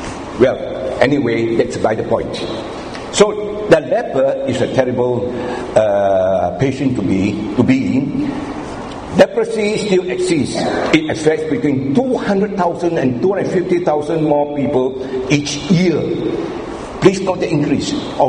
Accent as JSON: {"language": "English", "region": "Penang", "country": "Malaysia", "said": "now Penang, I come from Penang"}